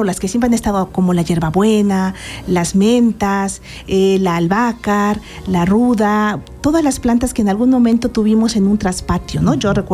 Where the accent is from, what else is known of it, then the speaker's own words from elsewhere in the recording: Yautepec, Morelos, Mexico; en Yautepec y tenemos ahí ya unos años. Estamos ahí desde el 2003. Bueno, yo soy originaria de Yautepec.